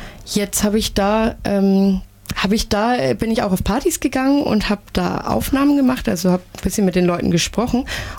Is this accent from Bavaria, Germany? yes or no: yes; Nuremberg, Bavaria, Germany; ich komme ja aus Nürnberg, ich bin ja hier zu Gast